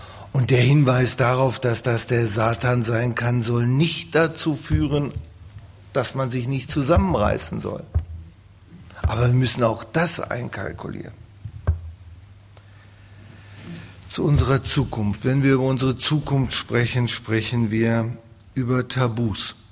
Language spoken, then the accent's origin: German; Northern Germany, Germany; ich bin ein Norddeutscher, da setzt man sich immer so an den freien Tisch.